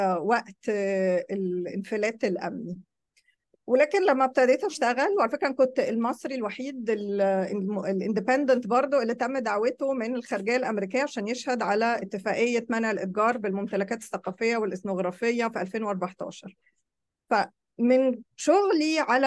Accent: Egypt; فالعلم ده احنا كمصريين بقى فضلنا متأخرين فيه جدا

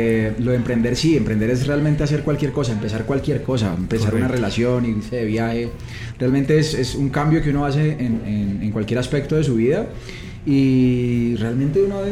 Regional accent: Cali, Valle del Cauca, Colombia; moved away as an adult; now in Bogotá, Colombia; soy de Cali, B. Y vivo acá en Bogotá hace 11 años

